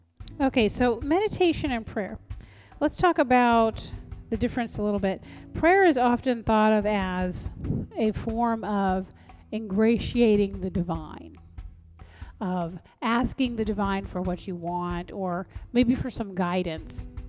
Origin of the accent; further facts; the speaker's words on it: the South, United States; I come from the South, where extraordinarily long and involved prayers, especially before meals, are the norm.